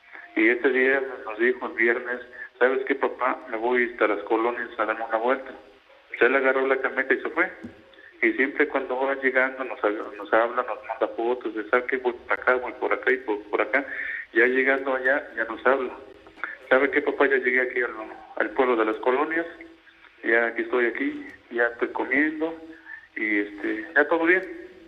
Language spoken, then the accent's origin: Spanish; Mexico City, Mexico; Nosotros somos de aquí, de la Ciudad de México.